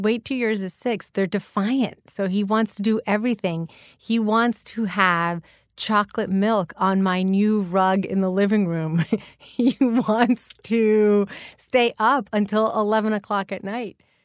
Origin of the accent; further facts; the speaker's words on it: Puerto Rico; we have an American passport, but we're from Puerto Rico.